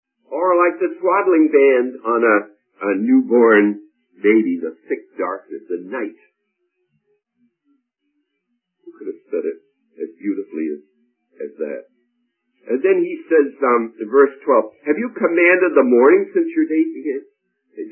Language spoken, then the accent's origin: English; East Coast, United States; I was brought up in the East Coast